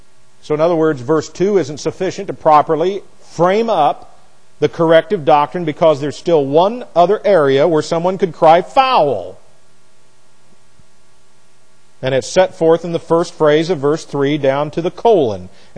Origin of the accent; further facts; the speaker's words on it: United States; Reason, I'm an American. I don't fall under that.